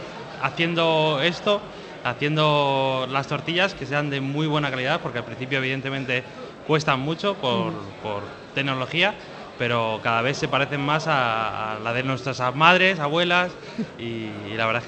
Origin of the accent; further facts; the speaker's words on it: Segovia, Castile and León, Spain; un poco más de esta zona, de nuestra tierra, de Segovia, que somos de Segovia.